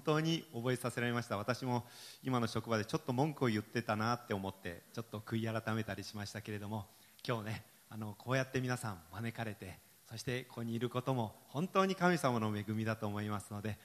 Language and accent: Japanese; Hiroshima, Japan; also born or lived in Yamaguchi; 私山口県で生まれたので、そして広島で育ったので、その昔のところをちょっと見に行ってこうということで行ってきました。